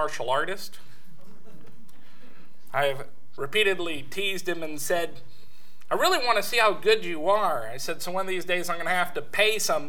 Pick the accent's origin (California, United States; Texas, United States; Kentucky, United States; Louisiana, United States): California, United States; I said, I grew up in California. Whole time I was there, never heard of anybody.